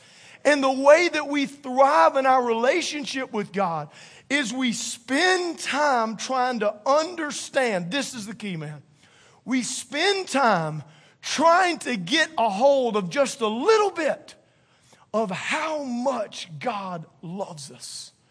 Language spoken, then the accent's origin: English; Louisiana, United States; That's if I pastored in Boston. Psalm 130. But I'm a Cajun.